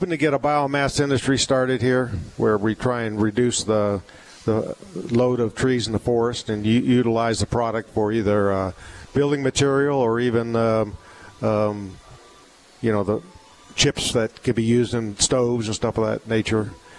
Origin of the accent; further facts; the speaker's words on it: Prescott, Arizona, United States; So I was raised in Prescott, This is my hometown. I graduated from high school here, and then later on I got drafted out of here, too, for the Vietnam War.